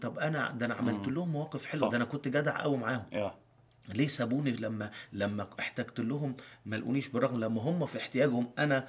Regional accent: Egypt; بس احنا اللفظ الدارج عندنا في مصر

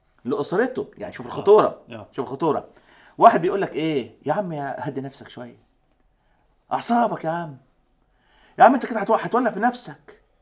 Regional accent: Egypt; واحنا عندنا في مصر زمان كان فيه برضو موقد كده يحطوا له جاز وفي فتيله

